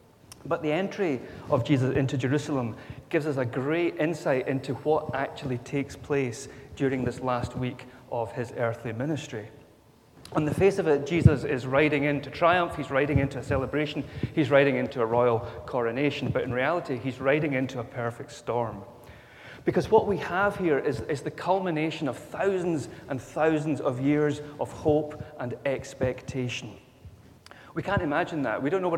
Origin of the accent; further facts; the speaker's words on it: Scotland, United Kingdom; I know as Scottish people, we have a very similar view of ourselves as a nation